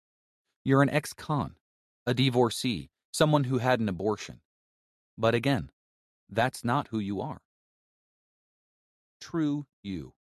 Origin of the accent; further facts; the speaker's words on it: Texas, United States; I'm from Texas, where nearly everyone shows up at church